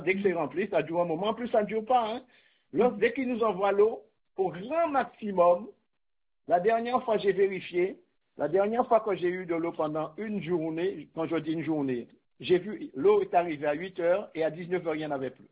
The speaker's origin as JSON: {"language": "French", "country": "Guadeloupe", "tie": "born or raised there", "said": "Et pourtant, je suis né en Guadeloupe, je suis Guadeloupéen, hein, je suis né ici et j'en ai marre."}